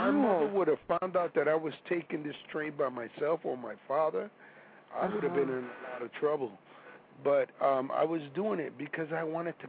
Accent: Bronx, New York, United States; I come from the Bronx, the South Bronx, which was a pretty rough place.

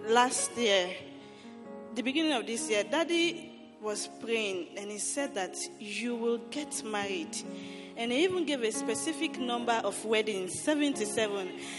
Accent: Sierra Leone; I am from Sierra Leone and he is a Ghanaian.

